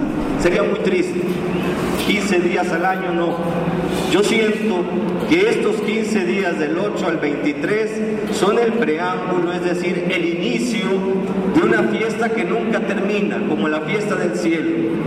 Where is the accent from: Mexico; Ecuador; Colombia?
Mexico; Chiapas; aquí en Chiapas, los que somos chiapanecos decimos, ah, se hizo la mártir.